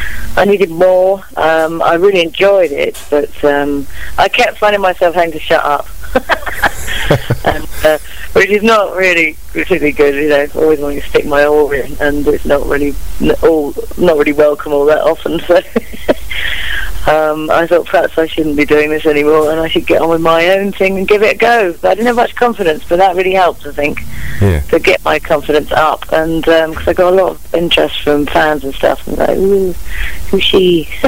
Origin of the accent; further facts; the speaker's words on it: South East England, United Kingdom; Well, I'm actually from Oxfordshire, a tiny little village where they actually filmed Chitty Bang Bang with a windmill on the top of the hill there, and that's sort of where I almost grew up. I mean, we live somewhere else, but that's where I say I'm from